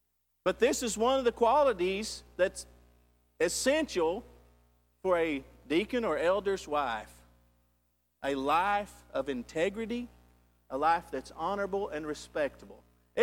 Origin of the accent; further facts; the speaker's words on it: Texas, United States; I said, I don't know what you can do. I'm from Texas. I don't know what you do up here.